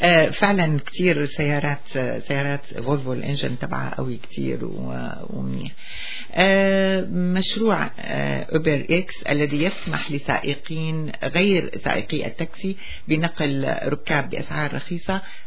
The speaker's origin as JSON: {"language": "Arabic", "country": "Syria", "said": "يعني هي طريقة كتير معروفة عندنا بسوريا"}